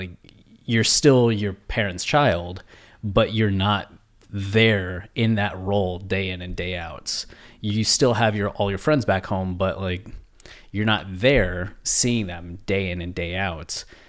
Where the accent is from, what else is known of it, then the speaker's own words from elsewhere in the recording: Ohio, United States; I look at this with people that I grew up with in Ohio